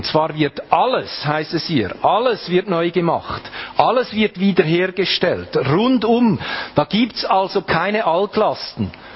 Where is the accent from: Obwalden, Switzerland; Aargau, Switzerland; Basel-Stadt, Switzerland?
Aargau, Switzerland; Kölliken; born there; Ich bin in Kölliken geboren. Kölliken, das liegt so auf der Strecke zwischen Aarau und Olten oder Aarau und Bern, wenn man so will, oder beziehungsweise Zürich und Bern, wenn man das etwas weiter fassen möchte.